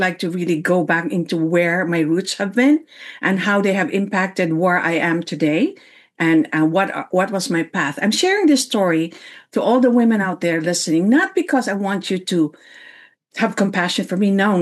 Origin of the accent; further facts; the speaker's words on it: Philippines; I am a Filipina. I came from a third world country where resources are limited. And I grew up in a family of 9 children